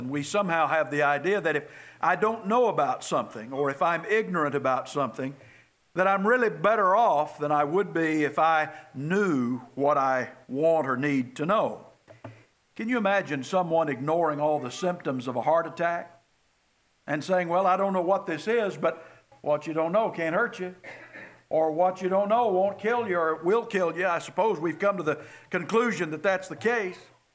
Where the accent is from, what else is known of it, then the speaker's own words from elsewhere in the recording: Houston, Texas, United States; well, look, I'm from Houston, Texas, and I am absolutely ignorant about the traffic around here.